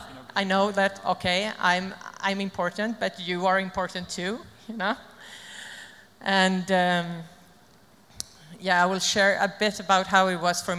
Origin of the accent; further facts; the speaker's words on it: Sweden; I'm an addict from Sweden.